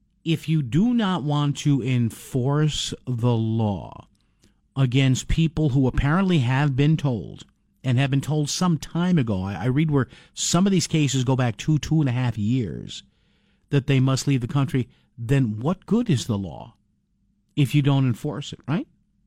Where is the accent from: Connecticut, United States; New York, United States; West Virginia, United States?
Connecticut, United States; New Haven; Let's go to my hometown of New Haven, the Great Elm City.